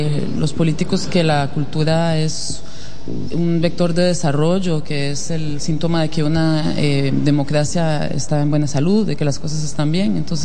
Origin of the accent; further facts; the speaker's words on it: Costa Rica; como que siento que yo nací, crecí en Costa Rica, y entonces regresar allá me permite pues intentar encontrar el origen de lo que soy